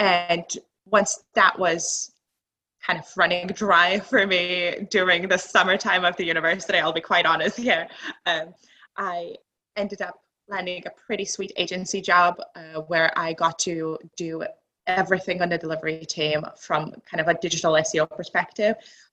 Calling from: North Tyneside, North East England, United Kingdom; So today I'm tuning in from North Tyneside in United Kingdom. It's a tiny little port town next to the Newcastle in Northeast.

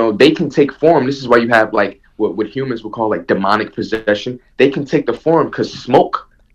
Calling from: New Jersey, United States; Yeah, I'm in New Jersey.

